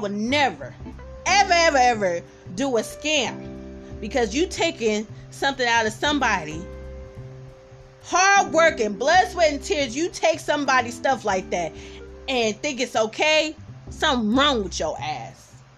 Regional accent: Oakland, California, United States; now in Las Vegas, United States; So, like I said, I'm from East Oakland, California. By the way of the Bay Area. You feel what I'm saying? And I stay in Las Vegas

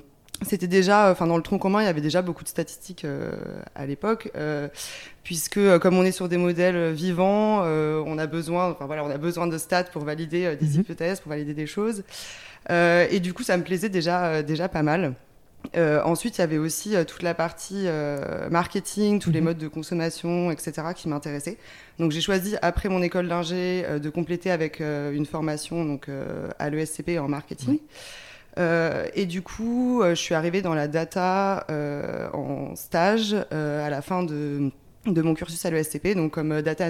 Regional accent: Rennes, Brittany, France; je suis originaire de Rennes en Bretagne

